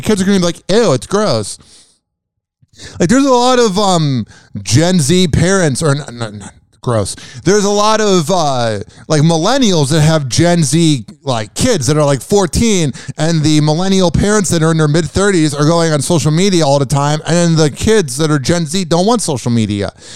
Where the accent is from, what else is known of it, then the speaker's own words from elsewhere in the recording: Midwest, United States; accent: Midwest; if this is the first time your ears are being graced by my awesome Midwest accent and slight speech impediment